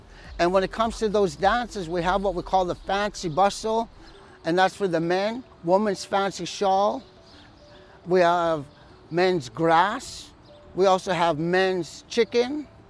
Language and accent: English; Manitoba, Canada; I am from Treaty One territory.